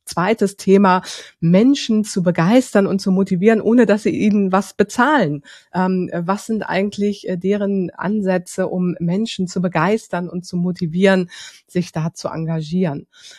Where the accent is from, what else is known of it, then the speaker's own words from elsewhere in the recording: Hamburg, Germany; also born or lived in Lower Franconia; ich komme aus Hamburg, ich bin gebürtige Hamburgerin, war dann mittlerweile 5 Jahre in Unterfranken, haben dort wunderbar gelebt.